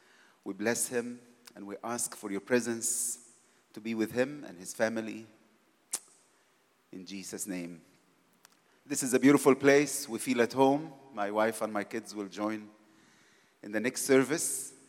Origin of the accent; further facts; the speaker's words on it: Cairo, Cairo Governorate, Egypt; because she's from the Cape and I'm from Cairo